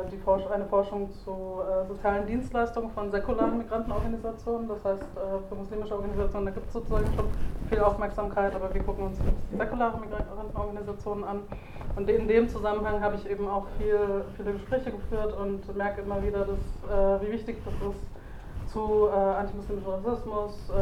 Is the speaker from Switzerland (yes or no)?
no; Munich, Bavaria, Germany; also ich bin selbst sozusagen in München geboren, groß geworden. Meistens in München, in Bayern zumindest.